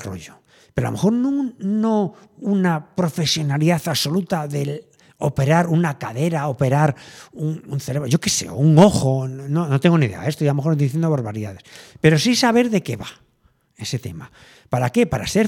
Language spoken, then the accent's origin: Spanish; Galicia, Spain; ya no me planteo ir andando a mi pueblo o en carro, bueno, allí en la Galicia Profunda.